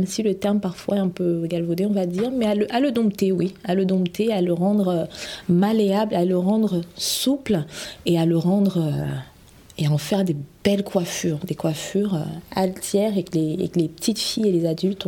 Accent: Cameroon; now in France; moi je suis originaire du Cameroun, donc ensuite je suis arrivée en France et je ne trouvais personne pour me le faire.

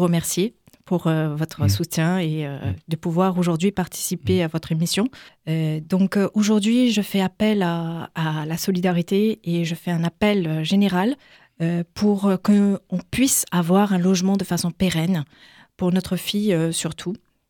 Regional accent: France; moi, je suis française. Les enfants sont français également.

